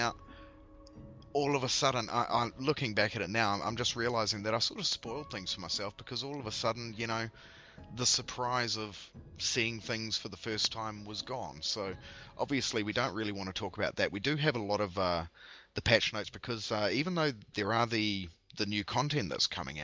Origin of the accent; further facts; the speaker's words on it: New Zealand; I'm a Kiwi. I'm not Australian. Don't call me Australian